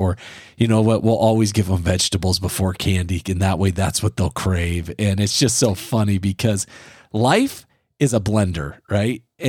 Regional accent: Midwest, United States; I'm from the Midwest and May Day was a big deal. And I remember I moved out West and nobody had any idea.

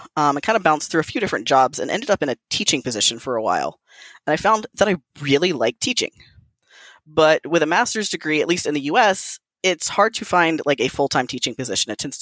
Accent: Atlanta, Georgia, United States; now in Oregon, United States; I'm here for school. I grew up in Atlanta. So I'm used to warm weather

